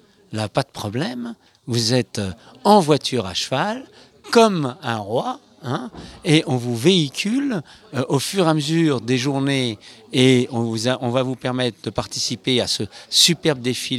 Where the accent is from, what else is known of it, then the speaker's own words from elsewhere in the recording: Paris, Île-de-France, France; Alors, moi, je suis parisien. Eh oui, je suis parisien et tout le monde n'est pas parfait.